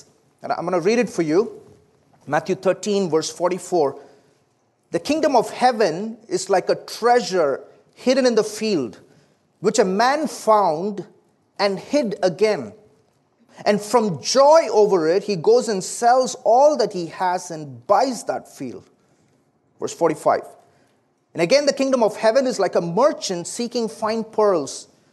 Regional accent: South India, India; accent: southern Indian; I'm not from around here. So my accent is a little different, right? Believe it or not, it is actually a southern accent. It is from the southern part of India.

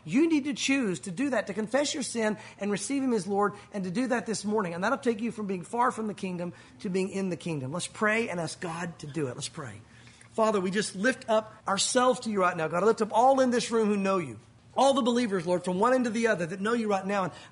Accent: the South, United States; We can make fun of ourselves. We're from the South, right?

